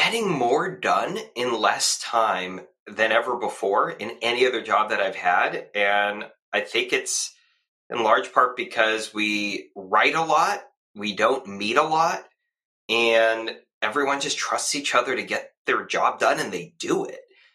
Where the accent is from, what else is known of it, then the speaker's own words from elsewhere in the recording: Oakland, California, United States; It turned out that we had friends in common because I grew up in Oakland.